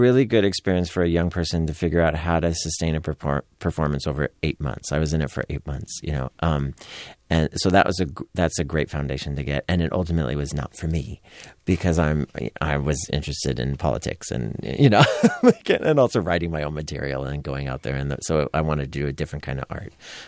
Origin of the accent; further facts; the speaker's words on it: San Francisco, California, United States; And when I was growing up in San Francisco, if you wanted to be a theater artist, you really kind of needed to move to New York.